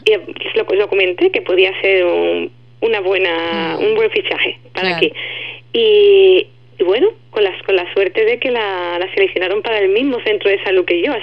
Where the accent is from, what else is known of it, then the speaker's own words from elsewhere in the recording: Spain; yo soy muy española y a mí me cuesta mucho, echo de menos la forma de vida. Me acuerdo muchísimo de mi pueblo, en el que las montañas me parecen enormes cuando voy, porque aquí no hay nada de montaña